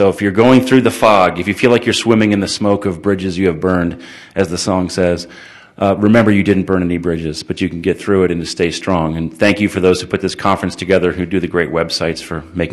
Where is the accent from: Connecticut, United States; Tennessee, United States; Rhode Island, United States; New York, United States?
Connecticut, United States; Hartford; I grew up in Hartford, Connecticut.